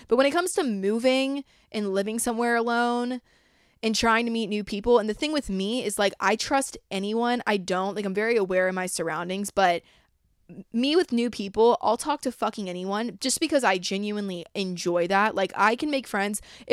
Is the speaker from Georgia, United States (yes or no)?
yes; Atlanta, Georgia, United States; The only reason I'd really go to Atlanta is because it's my hometown and I know people there